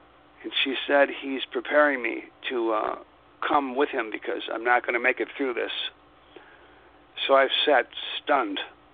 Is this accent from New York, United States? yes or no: no; Philadelphia, Pennsylvania, United States; Well, I was a professional musician in Philadelphia, New Jersey, and Delaware. My hometown was Philadelphia.